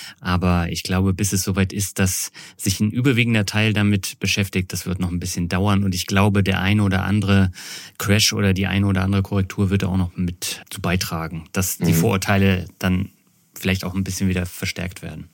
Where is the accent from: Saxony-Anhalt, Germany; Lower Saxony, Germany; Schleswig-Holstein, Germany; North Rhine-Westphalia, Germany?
Schleswig-Holstein, Germany; Lübeck; Heute bleibt meine Leitung in meiner Heimatstadt Lübeck und geht nur ein paar Blocks weiter